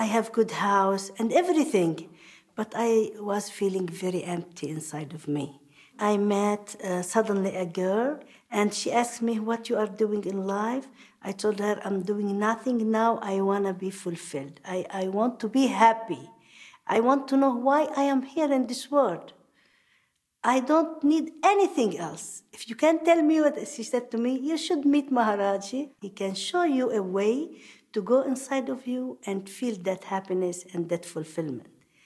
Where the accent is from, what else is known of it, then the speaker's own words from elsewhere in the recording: Lebanon; I am from Lebanon. I live in a very beautiful village. It's small, but it is clean and calm.